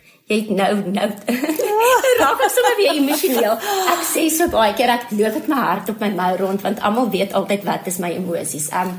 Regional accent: Orkney, North West, South Africa; So ons het groot geword in Orkney. En ek en my boetie het in die oggende skool toe gestap.

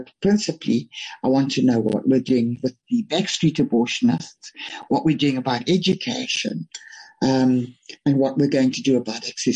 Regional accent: Limpopo, South Africa; I'm from Limpopo, where accessibility to decent health facilities, just for the most basic of health, let alone pregnancies and abortions, is abysmal.

